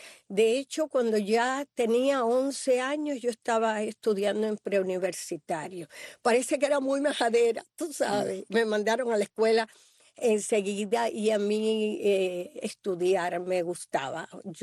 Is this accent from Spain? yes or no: no; Cuba; also born or lived in Los Angeles / New York; now in Miami, United States; yo tenía presentado para irme de Cuba, yo venía a través de España, y cuando se convierte el éxodo del Mariel, que se produce, mi tío, que me había criado y vivía aquí